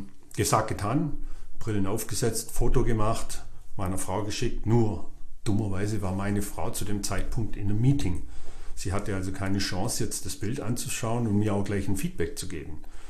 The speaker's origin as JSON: {"language": "German", "region": "Baden-Württemberg", "country": "Germany", "said": "ich bin Schwabe, ich spare auch ganz gern mal einen Euro."}